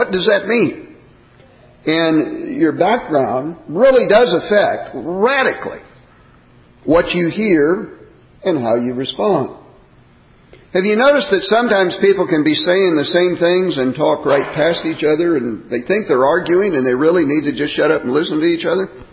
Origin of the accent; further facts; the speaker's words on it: Kansas City, Missouri, United States; Now, I am decidedly a Yankee. I was raised in Kansas City, Missouri. My words are different